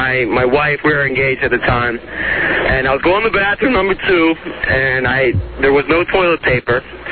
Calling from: Upper Marlboro, Maryland, United States; Upper Marlboro, but I'm stuck on the Beltway right now.

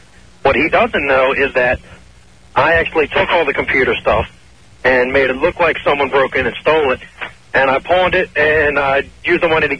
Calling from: Waldorf, Maryland, United States; I'm calling from Waldorf.

